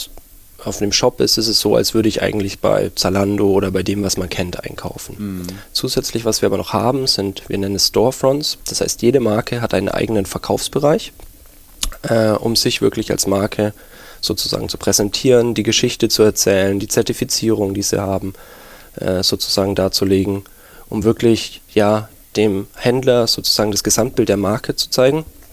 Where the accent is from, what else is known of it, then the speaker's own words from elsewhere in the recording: Nuremberg, Bavaria, Germany; now in Berlin, Germany; ja, ich bin Nürnberger, und ja, aber Berlin, die Hauptstadt, hatte man großen Reiz ausgemacht für mich, und deswegen wollte ich hier wohnen.